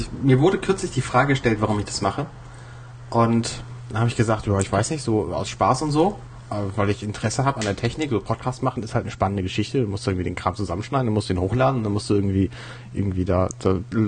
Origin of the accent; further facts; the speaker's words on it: Buxtehude, Lower Saxony, Germany; Ich komme aus Buxtehude, ich habe das schon mal erwähnt, glaube ich.